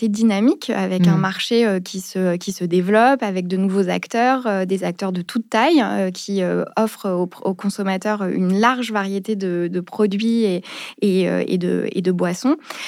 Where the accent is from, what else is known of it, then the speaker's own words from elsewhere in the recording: Paris, Île-de-France, France; je suis parisienne et j'ai commencé ma carrière dans l'administration.